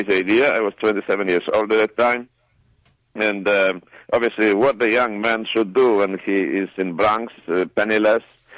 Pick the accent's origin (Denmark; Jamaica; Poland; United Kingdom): Poland; English is a second language; moved away as an adult; now in United States; I immigrated from Poland to the United States in 1970s